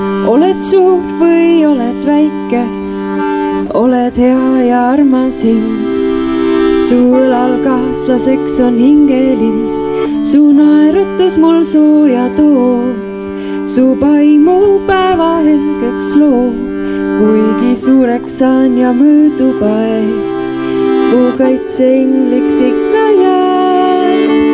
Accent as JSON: {"language": "Estonian", "region": "Saare County", "country": "Estonia", "said": "mina olen tegelikult küll Saaremalt, aga Hartvin on pärit Belgiast ja me sügisest saati elame Kuressaares."}